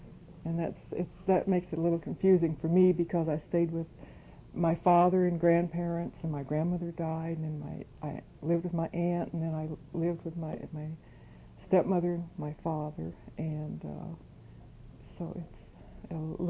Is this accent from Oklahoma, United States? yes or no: yes; Lena, Oklahoma, United States; born there; I was born in Lena, Oklahoma. It's spelled L-E-N-N-A, Lena, Oklahoma. July 13th, 1922.